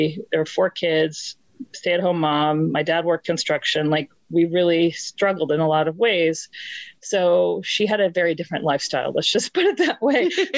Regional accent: Virginia, United States; moved away as an adult; now in New York, United States; And I moved to New York 2 weeks after I graduated from college. I went to school in Virginia. I grew up in Virginia.

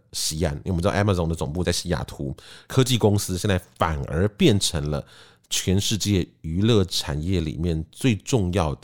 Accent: Taiwan; 我们台湾人很喜欢一个东西叫做吃到饱

